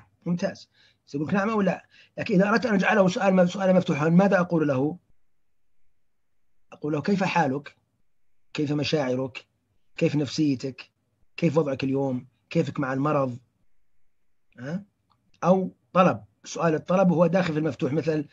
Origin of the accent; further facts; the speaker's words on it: Najd, Saudi Arabia; احنا بالعاميه عندنا في نجد نقول تكسير الكلام، يكسر الكلام